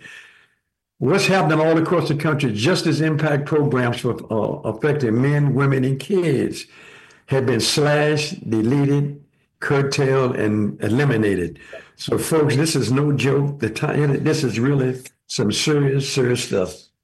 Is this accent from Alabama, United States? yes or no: no; Washington, District of Columbia, United States; Ray Bennett and Kenny and I, we grew up in Washington when we were segregated.